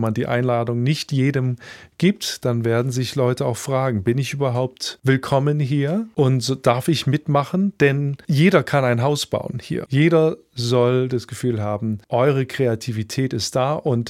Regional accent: Leipzig, Saxony, Germany; ich bin stolz darauf, als Japaner in Leipzig aufgewachsen zu sein und trotzdem Urleipziger zu sein

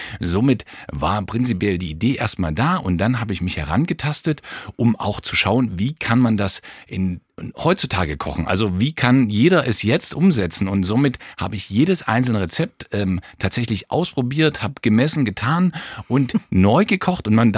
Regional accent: Leipzig, Saxony, Germany; Und ich bin gebürtiger Leipziger

